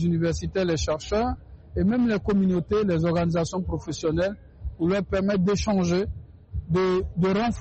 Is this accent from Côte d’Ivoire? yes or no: yes; Côte d’Ivoire; en tant que Ivoirien